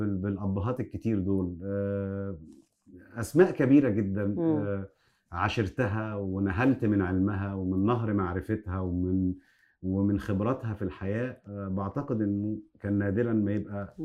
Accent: Egypt; فول اللي هو الأخضر ده اسمه عندنا في مصر فول حراتي

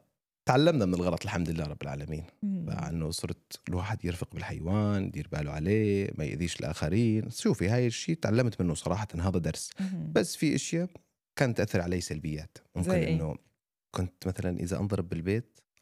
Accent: Syria; now in United Arab Emirates; أنا تقريبا لما بلشت الحرب عندنا بسوريا كنت بصف الثامن، عمري 14 سنة.

